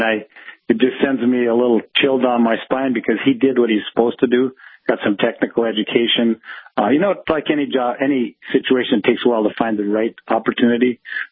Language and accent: English; Watford City, North Dakota, United States; I'm obviously from Watford City, McKenzie County, but we're North Dakota first, and we need those people back here